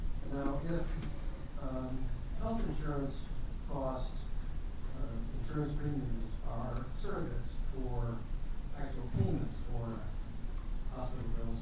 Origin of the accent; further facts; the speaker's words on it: Berkeley, California, United States; from Berkeley, California.